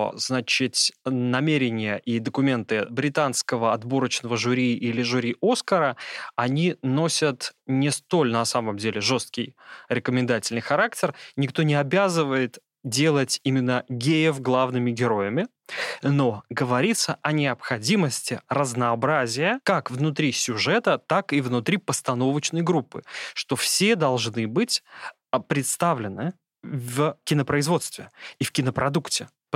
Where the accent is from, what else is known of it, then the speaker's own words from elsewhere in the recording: Tashkent, Uzbekistan; Я говорю на русском языке, но родился я в Узбекистане, вырос я в Ташкенте.